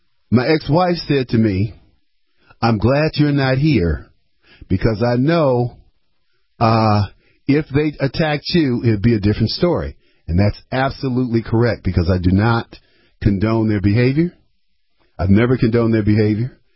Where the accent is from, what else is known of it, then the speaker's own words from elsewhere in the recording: Detroit, Michigan, United States; also born or lived in Pontiac; I grew up in Detroit. I'm from the Detroit area. I was born in Receiving Hospital, for those of you.